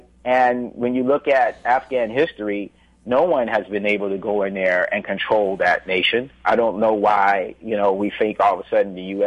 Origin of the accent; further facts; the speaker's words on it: the South, United States; But, you know, sometimes I look at our own country in the South. I'm a Southerner.